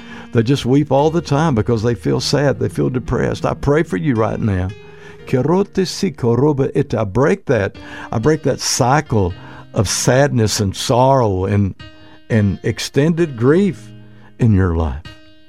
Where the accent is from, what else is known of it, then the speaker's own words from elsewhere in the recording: Comanche, Oklahoma, United States; the little house that I grew up in Comanche, Oklahoma